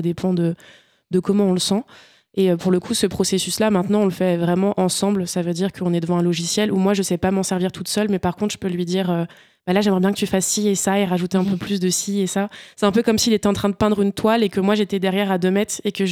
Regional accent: Hauts-de-France, France; now in Amiens, France; Je viens de l'Oise, des campagnes, de la Cambrousse de base. Et je suis amiénoise depuis 5 ans maintenant, bientôt 6.

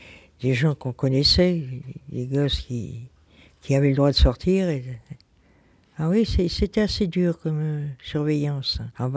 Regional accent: Paris, Île-de-France, France; Parisienne, oui, je suis parisienne, oui. Mais non, mais mes parents sont d'ici, par contre.

